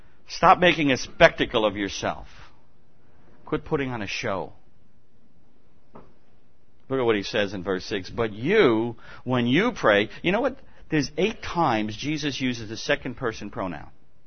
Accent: New York, United States; It doesn't matter if you use good English. We're from New York. None of us use good English.

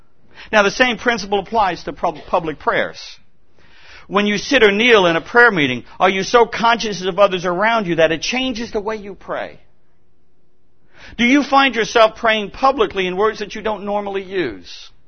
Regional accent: New York, United States; It doesn't matter if you use good English. We're from New York. None of us use good English.

